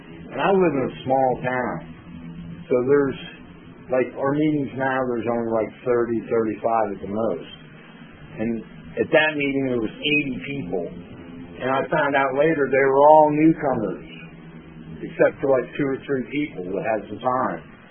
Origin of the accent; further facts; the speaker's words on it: Williamsport, Pennsylvania, United States; I'm from the Williamsport area.